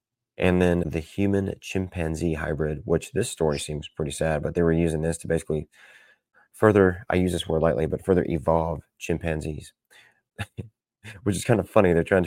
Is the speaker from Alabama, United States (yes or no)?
no; New York, United States; this took place in my home state of New York.